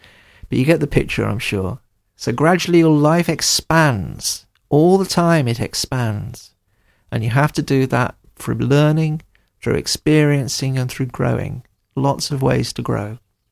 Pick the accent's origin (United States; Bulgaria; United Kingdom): United Kingdom; I'm British.